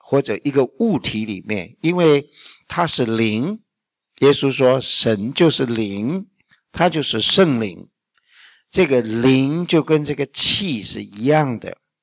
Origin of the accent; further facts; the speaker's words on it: China; 我们中国人古人说到神，他不是用神，他用天